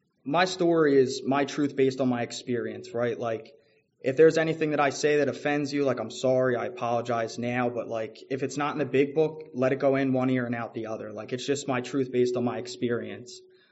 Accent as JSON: {"language": "English", "town": "Philadelphia", "region": "Pennsylvania", "country": "United States", "tie": "born or raised there", "said": "I grew up in Roxborough, Manayunk area. And, I was 8 years old. I'm living in my great-grandparents' house."}